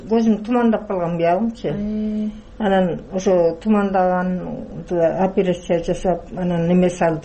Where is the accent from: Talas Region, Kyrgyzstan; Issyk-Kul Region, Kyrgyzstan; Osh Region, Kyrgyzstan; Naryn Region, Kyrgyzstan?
Issyk-Kul Region, Kyrgyzstan; Jeti-Ögüz; Жетегүздөн келдим, 81 жаштамын.